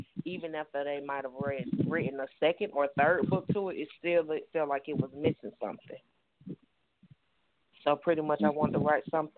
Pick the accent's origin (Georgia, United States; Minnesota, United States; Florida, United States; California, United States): Georgia, United States; Atlanta; I'm from Atlanta, Georgia.